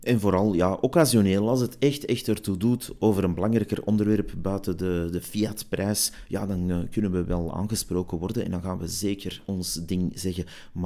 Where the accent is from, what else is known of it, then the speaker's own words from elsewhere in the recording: Antwerp, Flanders, Belgium; Dat was voor mij als Antwerpenaar toch echt wel een schok, hè, om uit Antwerpen te vertrekken, die veilige, toffe stad